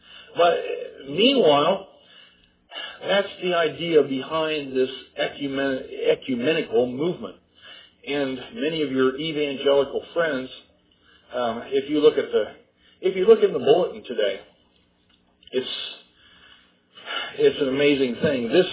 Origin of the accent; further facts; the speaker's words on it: Bellbrook, Ohio, United States; I remember years ago that I grew up in Bellbrook, and even at that time, lo, those many years ago